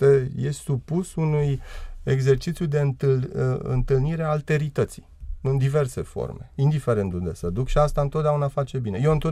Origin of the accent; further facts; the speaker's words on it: Romania; Pentru noi ca români este o mare provocare că întreg modelul educațional la care suntem supuși